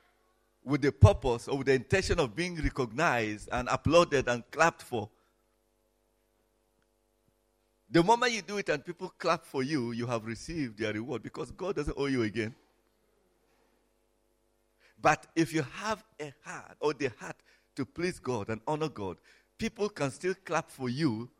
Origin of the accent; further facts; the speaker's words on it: Nigeria; I come from Nigeria. My tribe is a small one. You know, very small tribe, just covering a few villages in the middle part of Nigeria.